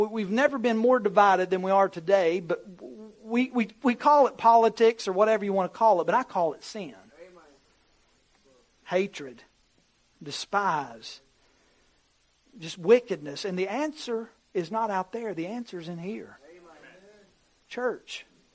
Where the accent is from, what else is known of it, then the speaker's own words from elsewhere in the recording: North Carolina, United States; I said, I'm not from here. I said, I'm from North Carolina, grew up in that area, and God just brought me down here.